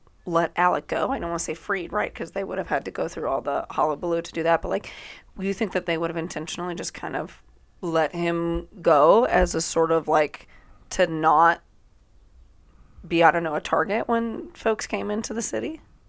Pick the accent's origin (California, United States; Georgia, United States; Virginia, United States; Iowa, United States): Iowa, United States; Because I'm from Iowa, right? Like, by and large, we weren't really involved in a lot of this.